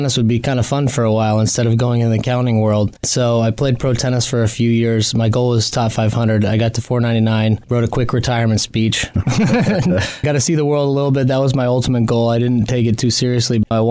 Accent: Boise, Idaho, United States; also born or lived in Pocatello; Yeah, I was born in Pocatello, but raised in Boise, Idaho.

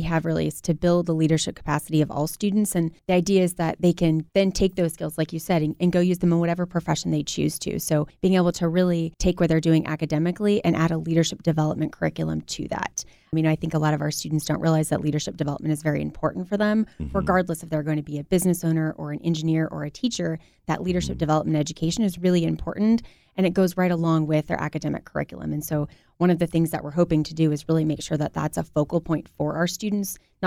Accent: Fresno, California, United States; Born and raised in Fresno, but I did leave.

